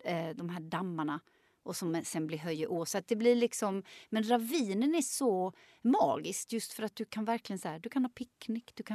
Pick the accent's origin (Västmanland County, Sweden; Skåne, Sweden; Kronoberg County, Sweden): Skåne, Sweden; Lund; med tanke på att jag är uppvuxen i Lund och aldrig hade hört talas om den förrän i vuxen ålder.